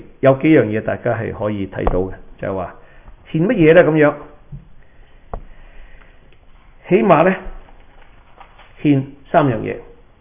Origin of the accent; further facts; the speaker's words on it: China; 我哋中國人有一句話叫人洗心革面啊嘛